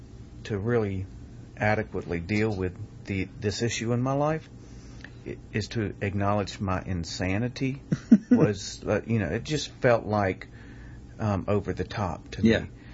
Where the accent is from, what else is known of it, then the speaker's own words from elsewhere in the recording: Macon, Georgia, United States; also born or lived in Covington / Trenton, Georgia / Tullahoma, Tennessee / Chattanooga, Tennessee; I was born in Covington. We moved to Trenton, Georgia, then to Tullahoma, Tennessee.